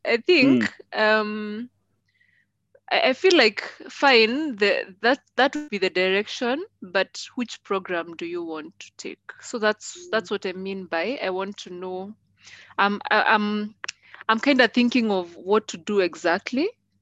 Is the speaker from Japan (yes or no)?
no; Kenya; now in Rwanda; I'm from Kenya, currently in Rwanda, and wishing to stay for a while.